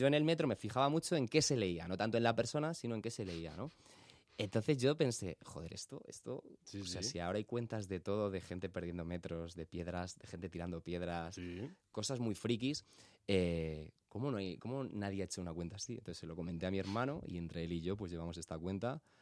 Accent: Madrid, Community of Madrid, Spain; Yo soy de Madrid y yo estudiaba en la Universidad Carlos III, en Getafe.

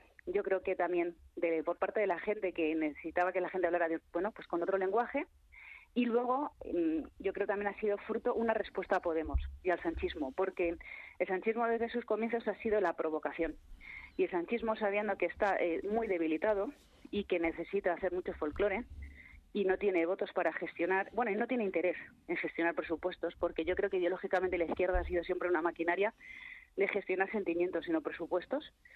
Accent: Spain

